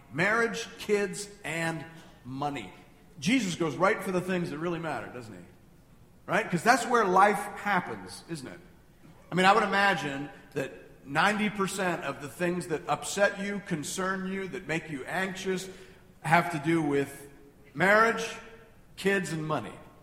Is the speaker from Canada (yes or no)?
yes; Canada; I actually leave going, man, I wonder what I don't see as a Canadian. And I suspect I have massive blind spots as a Canadian.